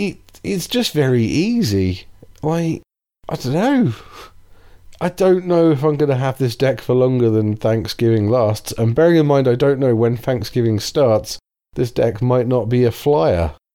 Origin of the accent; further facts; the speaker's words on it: England, United Kingdom; That's a genuine question. Being English, I don't know.